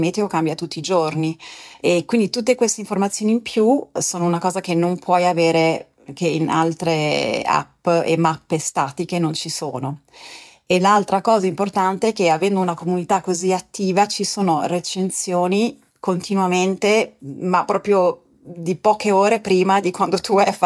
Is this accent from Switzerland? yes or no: yes; Alps, Switzerland; io sono svizzera di origine, sono svizzera e italiana e sono cresciuta nelle Alpi